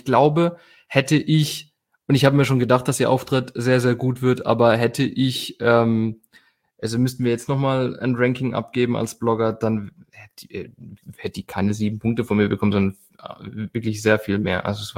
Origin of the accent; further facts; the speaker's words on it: Andalusia, Spain; now in Germany; weil einfach der Gesang Flamenco ist und ich komme halt aus der Ecke.